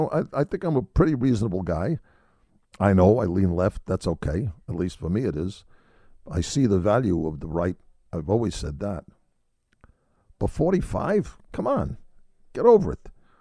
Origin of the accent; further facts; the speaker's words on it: Brooklyn, New York, United States; that caused no end of pain to me and my brother growing up in Brooklyn, New York, where all of our friends were Dodger fans.